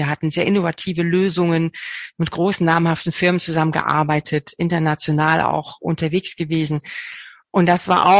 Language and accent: German; Bad Zwischenahn, Lower Saxony, Germany; meinen allerersten Kurs nach Abschluss meiner Lehrausbildung habe ich sogar an meinem Heimatort in Bad Zwischenahn gegeben